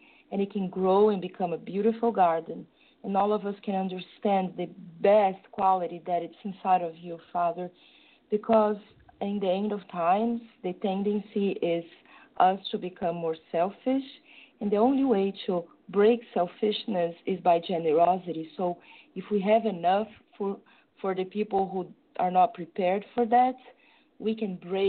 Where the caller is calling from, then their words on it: São Paulo, Brazil; From São Paulo in Brazil.